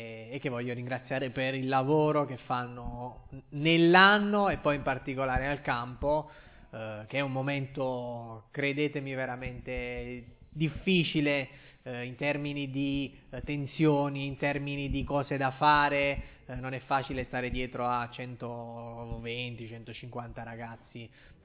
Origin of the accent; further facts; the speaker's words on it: Naples, Campania, Italy; now in Turin, Italy; vengo da Napoli, ma vivo a Torino perché è un bel giorno.